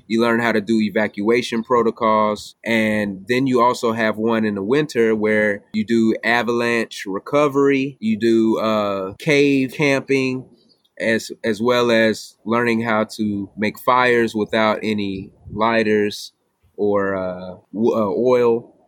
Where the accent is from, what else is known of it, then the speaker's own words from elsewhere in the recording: Texas, United States; I was raised in East Texas, and that's a rural area as well.